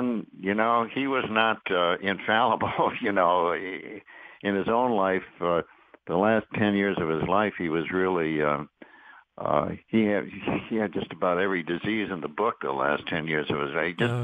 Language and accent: English; Flint, Michigan, United States; Now, I'm from Flint originally. And that was my hometown, Flint, Michigan.